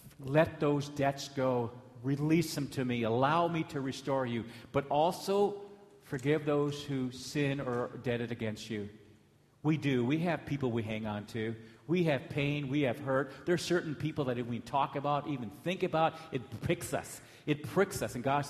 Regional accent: Anchorage, Alaska, United States; I love Fairbanks. I don't like Anchorage. I grew up in Anchorage, but I tell you, Fairbanks is my heart. I love it here.

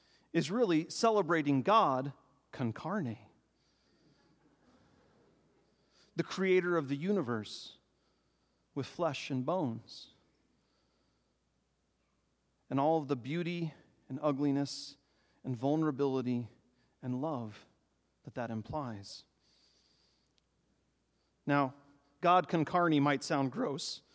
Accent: Texas, United States; Now, I was born and raised in Texas

